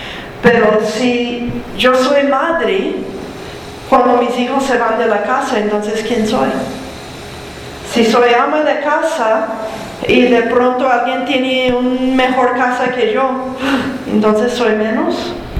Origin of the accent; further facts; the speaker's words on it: the South, United States; Yo vengo del sur de Estados Unidos, que también hay un poco de machismo allá.